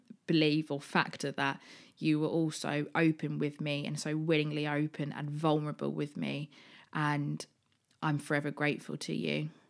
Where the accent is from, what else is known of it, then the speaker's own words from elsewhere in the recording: East Coast, United States; He was originally from California where it never snowed and I grew up on the East Coast